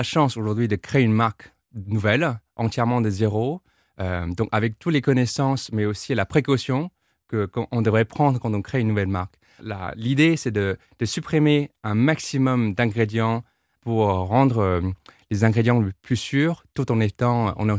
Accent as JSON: {"language": "French", "region": "South China", "country": "China", "said": "Je viens du sud de la Chine, un village que vous mentionnez"}